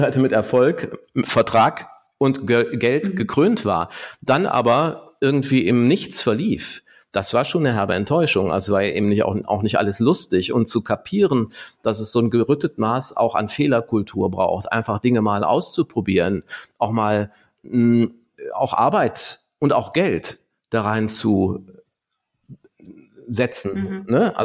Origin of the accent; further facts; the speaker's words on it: Cologne, North Rhine-Westphalia, Germany; Bei uns in Köln